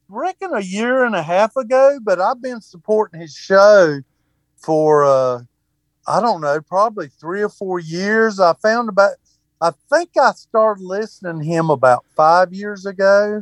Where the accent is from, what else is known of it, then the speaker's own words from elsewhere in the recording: North Carolina, United States; I'm originally from North Carolina.